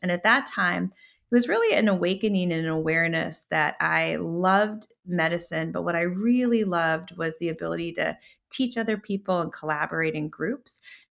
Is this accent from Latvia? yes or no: no; Minnesota, United States; So growing up in Minnesota, I actually ended up going to college at Holy Cross in Worcester, Massachusetts.